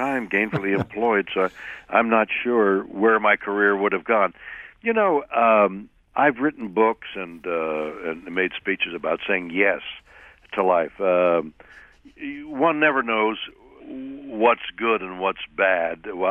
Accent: Canada; moved away as an adult; now in New York, United States; I come from the theater from Canada. I did a lot of theater there and then came to New York as a young actor in a classical play and then just remained, essentially.

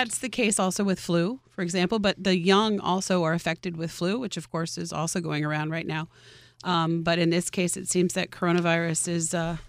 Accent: Coxsackie, New York, United States; when I say I'm from Coxsackie

